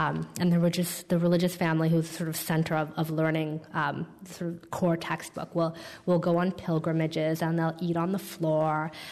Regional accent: United States; moved away; well, I grew up in America and now I'm here.

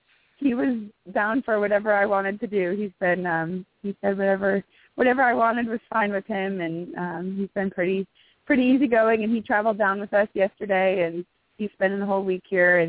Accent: Michigan, United States; I'm from Michigan, so I used to go to Rolex all the time.

